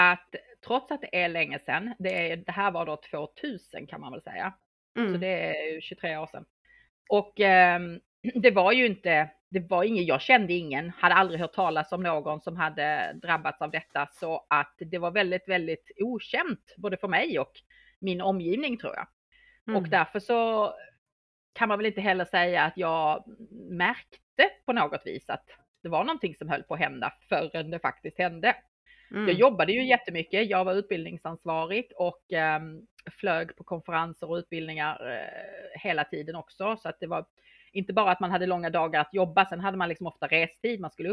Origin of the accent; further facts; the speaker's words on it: Malmö, Skåne, Sweden; Och jag kommer ursprungligen från Malmö, södra Sverige. Där är jag liksom uppvuxen och där har jag utbildat mig, eller rättare sagt i Lund då, eftersom det är närmaste universitetet var på den tiden. Så jag bodde och jobbade i Malmö